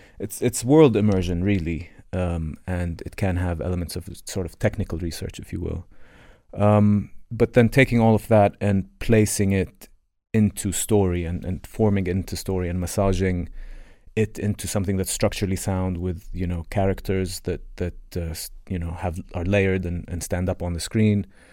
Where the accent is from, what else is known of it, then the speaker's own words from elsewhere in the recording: Amman, Amman Governorate, Jordan; I grew up in Amman. It's a quiet... it's a quiet place, really, for the most part